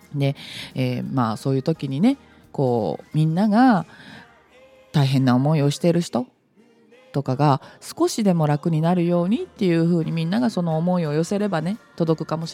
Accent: Okayama, Japan; 私も超絶地元なんですよ出身がそのあたりなので

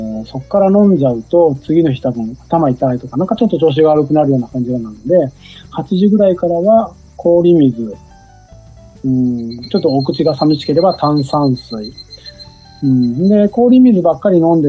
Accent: Fukuoka, Japan; now in Sera, Japan; 私は福岡出身で、一応お婿さんでね、広島県の世羅の方にね来てます。

